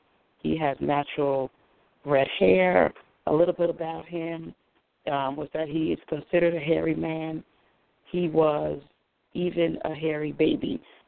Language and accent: English; New Jersey, United States; where I was originally from, born and raised in New Jersey.